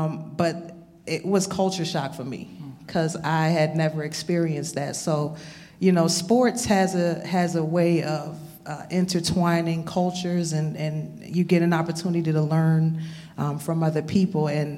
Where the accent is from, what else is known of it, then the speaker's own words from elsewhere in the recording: New Jersey, United States; Like I said, I came from the East Coast. I'm from New Jersey.